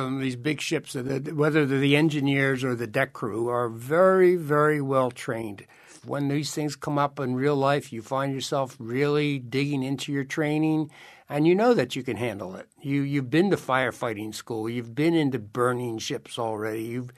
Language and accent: English; Pennsylvania, United States; Growing up in Pennsylvania, we always had a place at the Jersey Shore.